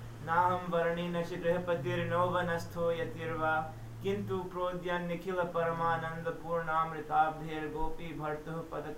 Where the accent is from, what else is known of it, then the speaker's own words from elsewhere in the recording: United States; I'm American.